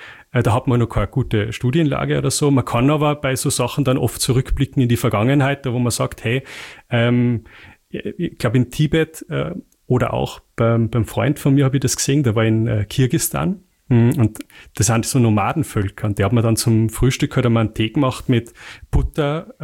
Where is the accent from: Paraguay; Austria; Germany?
Austria; Salzburg; ich komme aus dem Pinzgau, da sagt man, hilft's nix, schadet's nix.